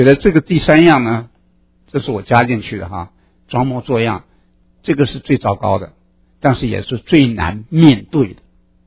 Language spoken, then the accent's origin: Chinese; China; 我们中国人最清楚的啊，儿女的一个责任是什么？